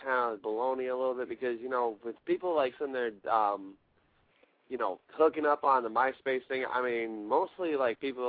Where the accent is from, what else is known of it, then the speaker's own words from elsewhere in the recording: Rockford, Illinois, United States; I mean, I do have cousins in my hometown of Rockford.